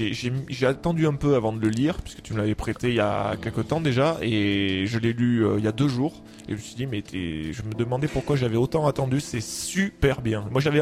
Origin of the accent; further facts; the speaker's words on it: Toulouse, Occitanie, France; Ben non, on est Toulousain.